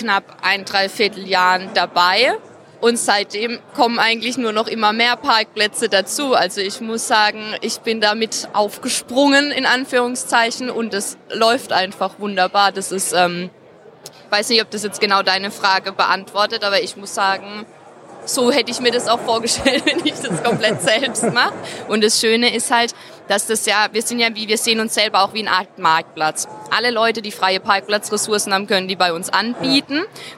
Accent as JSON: {"language": "German", "town": "Karlsruhe", "region": "Baden-Württemberg", "country": "Germany", "said": "ich komme aus Karlsruhe eigentlich. Da ist auch schon ein bisschen mit dem Parken schlimm. Aber ich wohne natürlich nicht direkt in Karlsruhe, sondern in so einem Dörfchen vorne dran, wo jedes Haus 5 Parkplätze hat."}